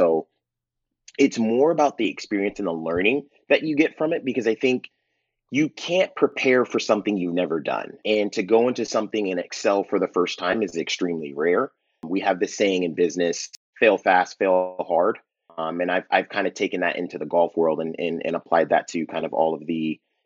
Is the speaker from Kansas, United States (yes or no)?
no; Seattle, Washington, United States; And I'm from the Seattle area, so I have to show love to Chambers Bay.